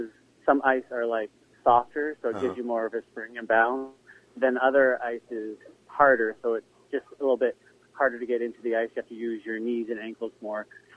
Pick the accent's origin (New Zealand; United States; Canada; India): Canada; I started at the age of 7. Since I'm from Canada, uh-huh.